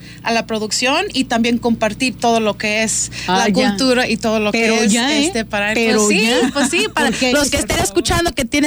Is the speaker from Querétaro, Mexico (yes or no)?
no; San Blas, Nayarit, Mexico; also born or lived in New York; Yo soy de San Blas, Nayarit, y de Nueva York. Mi mamá de Nueva York, mi papá de acá. Echan un chinchorro y nacida allá, pero ya tengo como 20 años viviendo acá de nuevo.